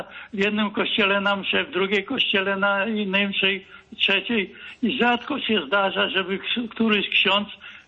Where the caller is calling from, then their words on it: Szczecin, West Pomeranian Voivodeship, Poland; ja z Szczecina dzwonię